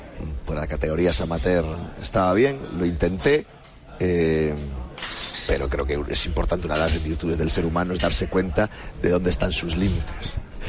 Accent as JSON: {"language": "Spanish", "region": "Galicia", "country": "Spain", "accent": "Galician", "said": "un poco el acento gallego, y cuando voy a Galicia, me dicen que no saben de dónde, pero que ya no tengo acento gallego."}